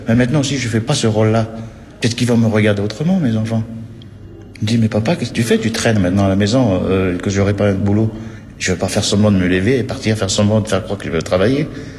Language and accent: French; Vanuatu; born or raised there; now in France